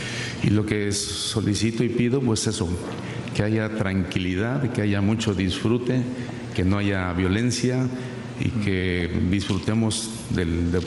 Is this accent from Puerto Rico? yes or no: no; Mexico; por eso nos sentimos orgullosos como mexicanos